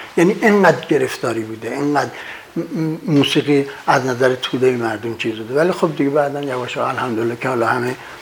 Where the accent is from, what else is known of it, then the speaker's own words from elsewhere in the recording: Tehran, Tehran Province, Iran; بنده در تهران متولد شدم، در سنگلج پارک شهر فعلی. خونمونم سر کوچه حمام خورشید بود.